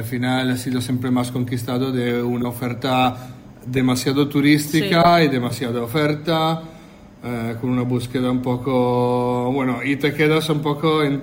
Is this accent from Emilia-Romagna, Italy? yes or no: no; Treviso, Veneto, Italy; now in Fuerteventura, Spain; Yo vengo de Italia, Treviso, en el norte